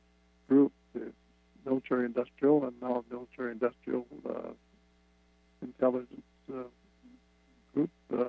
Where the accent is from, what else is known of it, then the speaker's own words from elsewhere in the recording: Canada; because I'm a Canadian.